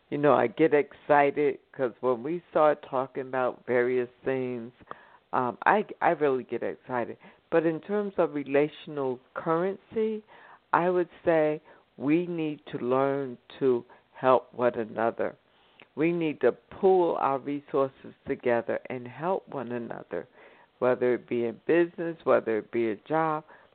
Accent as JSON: {"language": "English", "region": "New Jersey", "country": "United States", "said": "I'm originally from New Jersey. So shout out to all my New Jersey folks."}